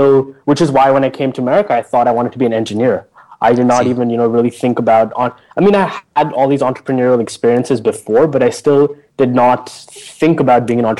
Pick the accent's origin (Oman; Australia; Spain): Oman; Muscat; I grew up in Muscat, Oman.